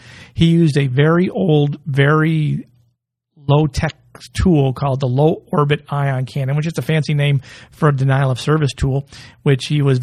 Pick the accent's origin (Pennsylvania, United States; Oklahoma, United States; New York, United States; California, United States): New York, United States; whenever I go anywhere outside of that area of the country and people say, where are you from? I say, New York. And they say, what part? I say, upstate.